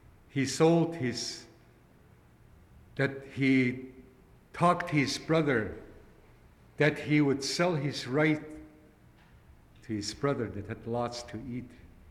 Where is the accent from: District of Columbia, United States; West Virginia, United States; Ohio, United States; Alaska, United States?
Alaska, United States; Angoon; I come from Angoon. My grandparents came from Angoon, and I made Angoon my home also.